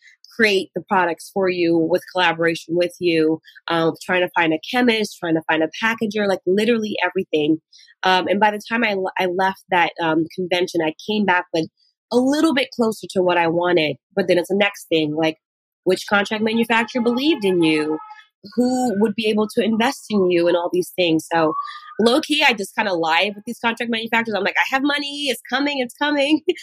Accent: New York City, New York, United States; you know, it's Harlem, it's the 90s, you know … is blasting downstairs.

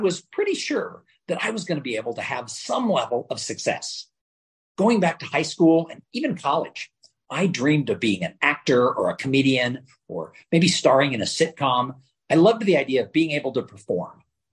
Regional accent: Los Angeles, California, United States; I grew up in Los Angeles. I grew up about 20 miles away from Hollywood

